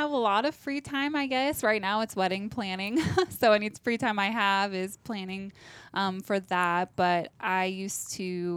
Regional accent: Syracuse, Nebraska, United States; So I am originally from Syracuse, Nebraska, and that town is like directly between Lincoln and Nebraska City. So I grew up on a family farm

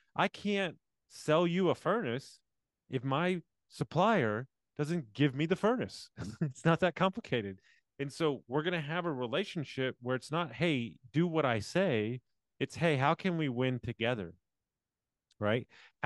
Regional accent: Texas, United States; now in Pennsylvania, United States; I'm from Texas. At the moment, I'm in Pennsylvania, but I'm out in San Antonio soon.

